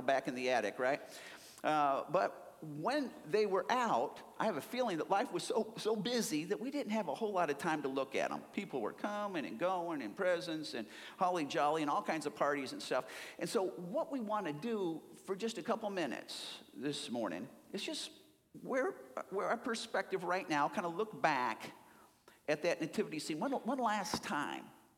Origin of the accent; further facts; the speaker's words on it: Chicago, Illinois, United States; I grew up in Chicago. My dad was into oil.